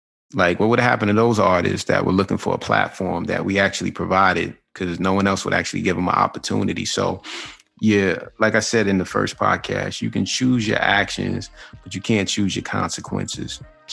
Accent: Queens, New York, United States; I'm from Queens originally.

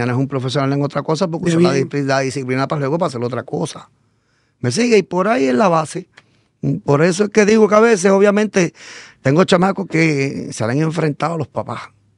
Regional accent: Mayagüez, Puerto Rico; yo vengo de un residencial, yo me crié en el Candelaria, en el Yagüe, toda mi vida

